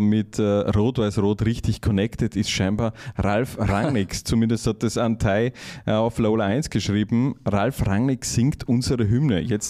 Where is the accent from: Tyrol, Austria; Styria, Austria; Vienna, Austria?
Styria, Austria; Heißt, wir sind beide Steirer.